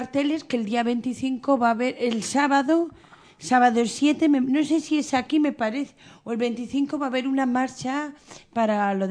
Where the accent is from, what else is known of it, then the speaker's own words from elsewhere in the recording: Canary Islands, Spain; un besito a mi tierra de Canarias.